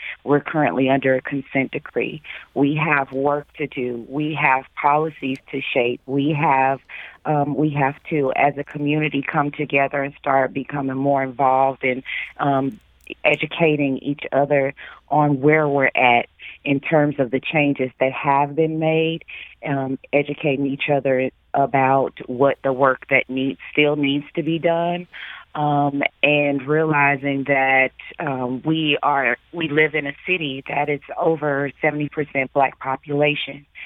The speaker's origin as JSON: {"language": "English", "town": "Ferguson", "region": "Missouri", "country": "United States", "said": "I'm from Ferguson and I was on the street."}